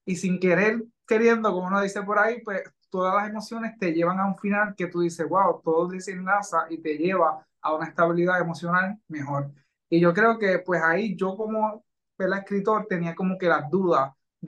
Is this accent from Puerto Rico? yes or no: yes; Villalba, Puerto Rico; Actualmente vivo en Ponce, pero soy villalbeño.